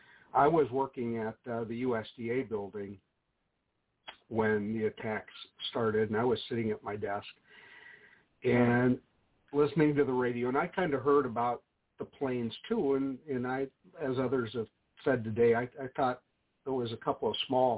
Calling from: Fredericksburg, Virginia, United States; I'm in Fredericksburg, Virginia.

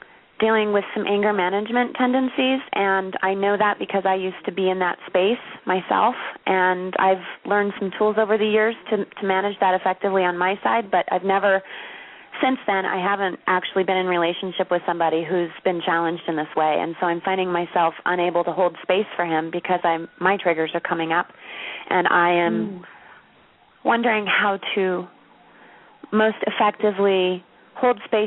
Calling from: Colorado, United States

